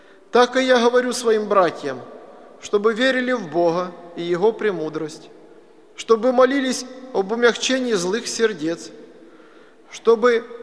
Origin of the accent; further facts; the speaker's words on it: Novorussky, Rostov Oblast, Russia; Донской казак. Хутор Новорусский, откуда я родом, находился на земле войска Донского. Тогда это была одна земля, русская, а теперь моя родина оказалась почти на границе.